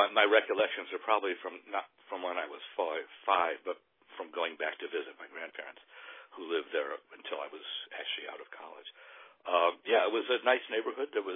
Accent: Cleveland Heights, Ohio, United States; Growing up in Cleveland Heights, it was nice. It was a nice place. We lived in a new development, sort of wooded area.

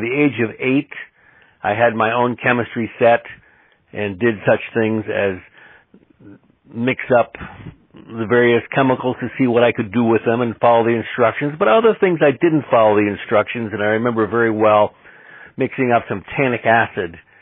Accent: Woodbridge, Connecticut, United States; so I grew up in Woodbridge, Connecticut, yes.

